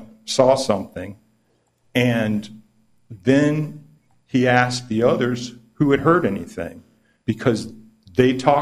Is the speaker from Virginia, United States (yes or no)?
yes; Roanoke, Virginia, United States; I'm not. I'm from Roanoke.